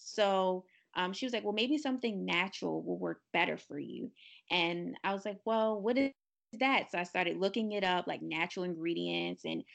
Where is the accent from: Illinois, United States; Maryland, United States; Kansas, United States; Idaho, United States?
Maryland, United States; Baltimore; I just turned 18 about a month ago. I'm from Baltimore, Maryland.